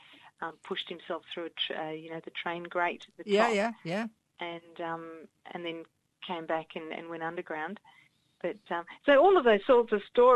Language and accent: English; Australia; especially because my husband is Dutch, and all of his parents and family are Dutch as well. So even though I'm Australian